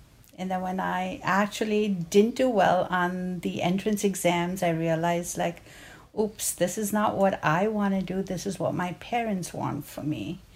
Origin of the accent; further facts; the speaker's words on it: Mumbai, Maharashtra, India; we would go to a store growing up in Bombay that would sell you little tubs of, you know, fresh mayonnaise that was made.